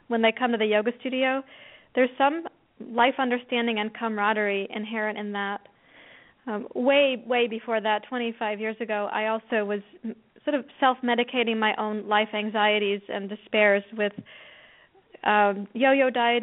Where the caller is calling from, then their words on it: Portland, Oregon, United States; Well, I'm calling from Portland, Oregon. I'm calling from my yoga therapy clinic right now.